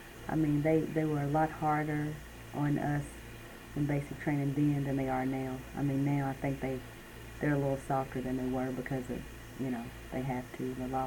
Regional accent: Kentucky, United States; also born or lived in Indianapolis, Indiana; I moved to Kentucky in December of 1985, and I've been here ever since.

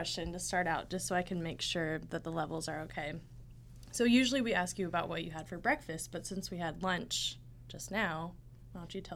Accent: Frankfort, Kentucky, United States; because I grew up here in Frankfurt.

